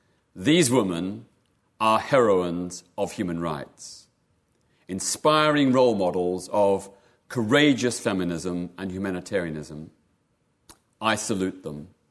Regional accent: Melbourne, Victoria, Australia; I was born in Melbourne, Australia in 1952. Growing up in a period of illiberal government and anti-communist witch hunts. My parents were conservative, working class, evangelical Christians.

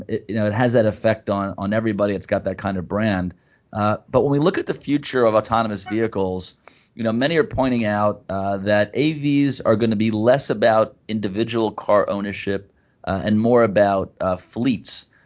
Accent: Maryland, United States; I mean, I grew up in Maryland.

